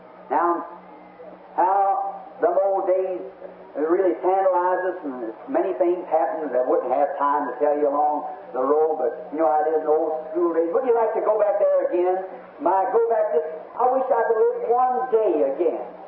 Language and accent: English; United States; I'm American. I love my nation. I'm willing to go to war anytime it goes to war.